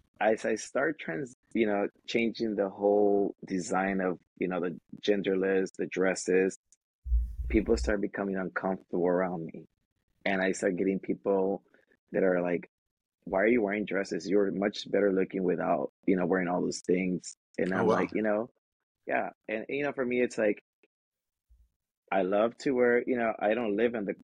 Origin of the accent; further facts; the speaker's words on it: Watts, California, United States; You know, I was raised in Watts by a single parent. You know, there was no one that I could look up to that I could say, oh my God, there's someone like me in South Central and Watts.